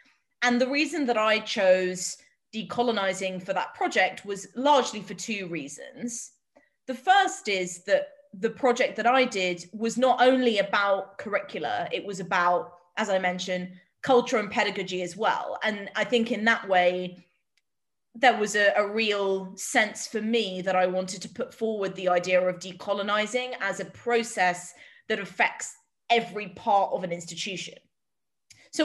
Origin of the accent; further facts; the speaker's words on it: England, United Kingdom; I realise that I'm English